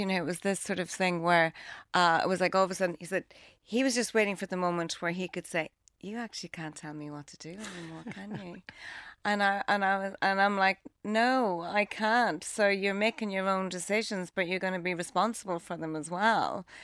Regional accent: Dundalk, Leinster, Ireland; Yeah, we grew up in Dundalk. Mum and dad are both from Dundalk. Their family heritage would be Tyrone and Donegal.

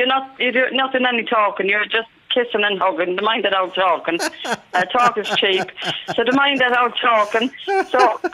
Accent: Ireland; I was as mad as Irish as you could imagine.

